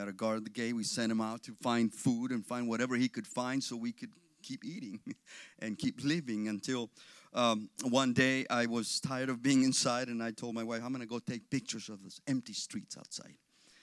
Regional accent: Mexico; And I yelled back as loud as I could, I'm from Mexico.

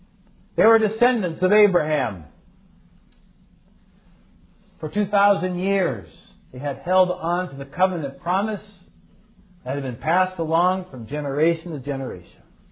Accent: San Francisco, California, United States; I'm thinking of my hometown San Francisco Giants.

